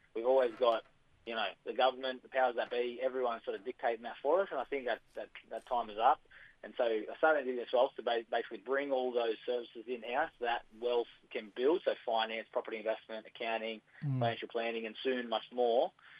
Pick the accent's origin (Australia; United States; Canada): Australia; Sydney, New South Wales; So my people are the Wailan people. We come from Canamble, just central New South Wales. So I was adopted as a baby, and I was raised up in Western Sydney.